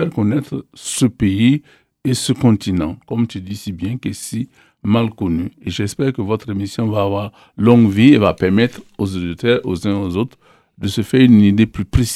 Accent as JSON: {"language": "French", "country": "Burkina Faso", "lives_now": "Paris, France", "said": "La première personne que j'ai rencontrée à Paris en arrivant, quand je lui ai dit « je viens de la Haute-Volta »"}